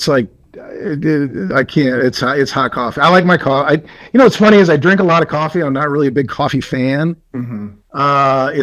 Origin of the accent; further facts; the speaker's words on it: Nebraska, United States; now in Wisconsin, United States; I grew up in Nebraska. Football is my I live in Wisconsin.